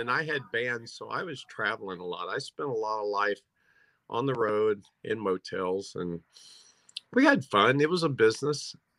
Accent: Crane, Missouri, United States; well, actually, me and you both grew up in a small town of Crane, Missouri.

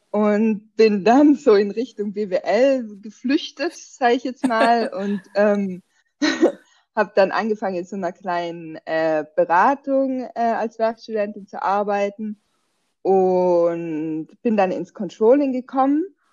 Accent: Trentino-Alto Adige, Italy; accent: South Tyrolean; now in Switzerland; Ursprünglich komme ich aus Südtirol. Und mittlerweile wohne ich in der Schweiz. Also mein Akzent ist eigentlich ursprünglich südtirolerisch, aber wahrscheinlich mittlerweile mit Schweizer Betonung.

